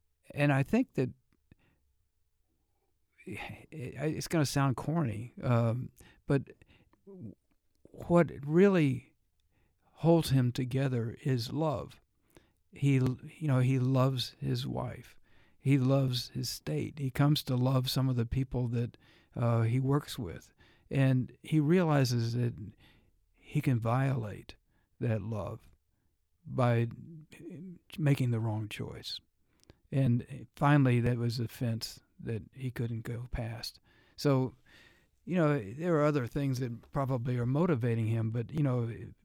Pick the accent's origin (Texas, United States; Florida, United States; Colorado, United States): Texas, United States; my whole life had been changed by being a Texan, shaped by it, and I hadn't examined it.